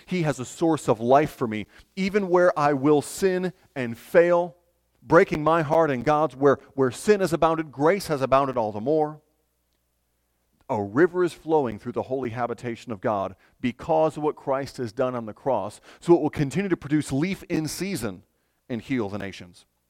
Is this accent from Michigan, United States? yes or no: yes; Michigan, United States; As a child growing up in Michigan, I know not New York, but Michigan, we talked a lot about Niagara Falls